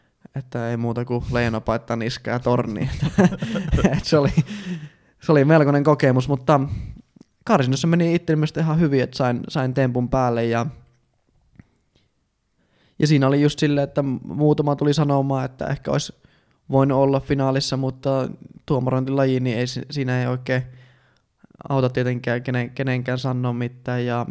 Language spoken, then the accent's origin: Finnish; Iisalmi, North Savo, Finland; ensi kosketus oli itse asiassa ihan täällä kotikulmilla tuossa Palosvuorella Iisalmessa